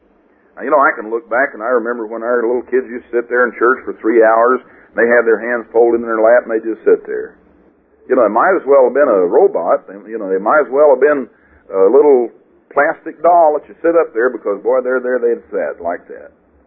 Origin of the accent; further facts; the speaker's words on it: Missouri, United States; I mean, I'm from Missouri and I've got to be shown, so you can show me that in there.